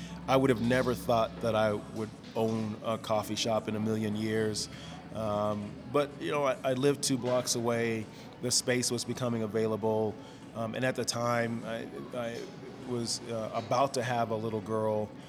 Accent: Virginia, United States; now in Denver, United States; Yeah, so I'm from Virginia. I mean, my dad was in the Air Force, so we moved around a lot. I think we spent most of our time in Virginia.

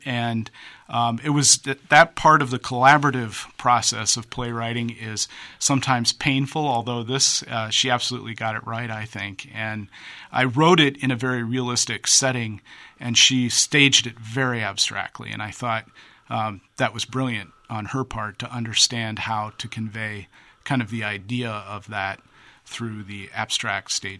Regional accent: Quad Cities, United States; Well, I grew up here in the Quad Cities, Don.

